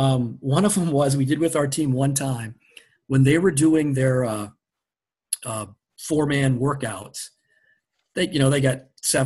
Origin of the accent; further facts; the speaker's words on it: Platteville, Wisconsin, United States; I grew up around Platteville